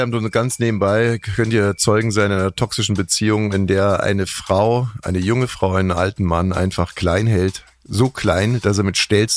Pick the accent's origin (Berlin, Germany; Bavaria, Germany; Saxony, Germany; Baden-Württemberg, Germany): Bavaria, Germany; Landsberg am Lech; in meiner Heimat Landsberg am Lech